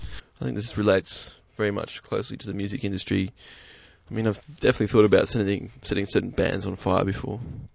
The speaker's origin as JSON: {"language": "English", "town": "Brisbane", "region": "Queensland", "country": "Australia", "said": "We're from Brisbane."}